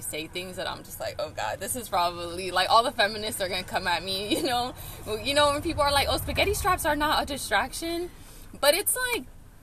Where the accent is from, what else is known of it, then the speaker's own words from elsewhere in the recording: United States; especially growing up in America, like, we get influenced